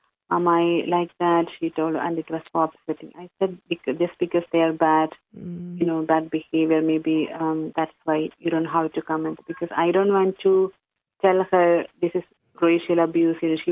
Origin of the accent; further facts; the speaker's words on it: India; She knows we are from India, actually, because, you know, we go for holidays.